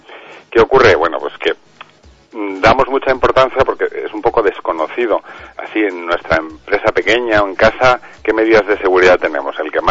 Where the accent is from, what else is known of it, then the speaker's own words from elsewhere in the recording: Valladolid, Castile and León, Spain; Aquí somos de Valladolid